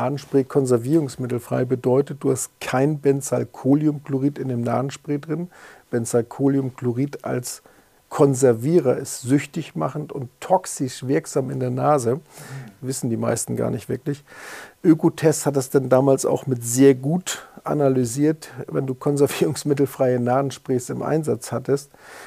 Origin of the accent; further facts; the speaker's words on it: Kiel, Schleswig-Holstein, Germany; born there; Ich bin geboren 1965 in Kiel